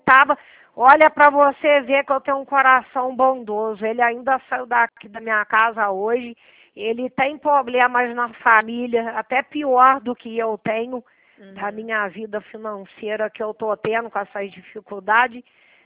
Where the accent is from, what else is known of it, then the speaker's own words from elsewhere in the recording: Petrópolis, Rio de Janeiro, Brazil; Eu sou de cidade de Petrópolis. Moro aqui e tudo. Fui criada aqui também.